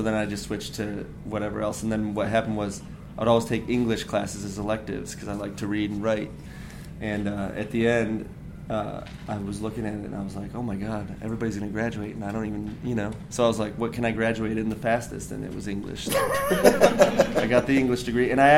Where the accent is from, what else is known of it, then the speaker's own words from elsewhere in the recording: Anderson, Indiana, United States; born there; I was born in Anderson, Indiana.